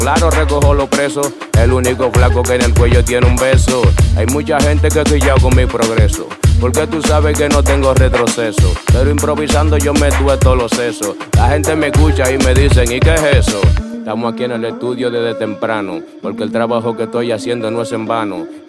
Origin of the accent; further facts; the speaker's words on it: Dominican Republic; mi hermano, soy dominicano y yo traje el clima tropical